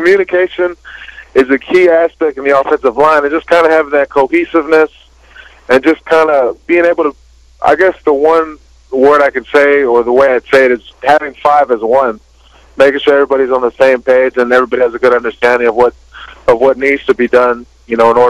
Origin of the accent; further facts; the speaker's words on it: Waipahu, Hawaii, United States; now in Mililani, United States; originally I grew up in Waipahu, but right now I reside in Mililani, Hawaii.